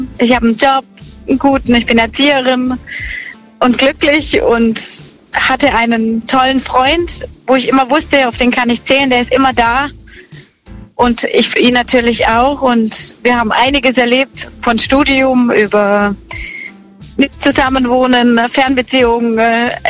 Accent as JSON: {"language": "German", "town": "Ulm", "region": "Baden-Württemberg", "country": "Germany", "said": "Ich komme aus Ulm."}